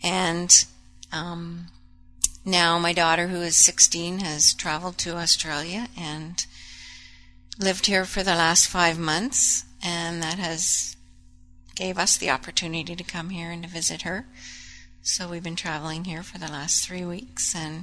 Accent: Point Edward, Ontario, Canada; also born or lived in Sarnia; I was born in Sarnia, Ontario in 1959, so I'm 46 years old, and I grew up in the village of Point Edward, which also my father grew up in, and I lived there until I was 21 years old.

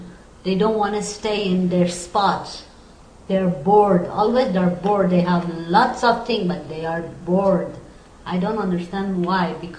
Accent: Tehran, Tehran Province, Iran; English is a second language; moved away as an adult; now in United States; I born in Iran. I raised in Iran. Oh, I moved to United States in 1986. So I'm almost 20 years I'm here. Before I was 5 years in Europe, and then now I'm here.

